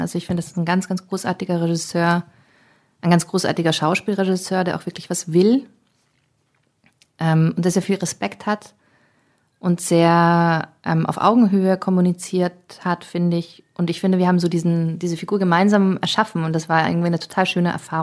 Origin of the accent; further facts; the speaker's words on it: Austria; Also ich bin in Österreich aufgewachsen und habe da mein Leben lang gelebt. Und ich habe mit England und Irland eigentlich gar nicht so viel zu tun. Ich habe da nie gelebt. Ich fühle mich eigentlich auch als Österreicherin.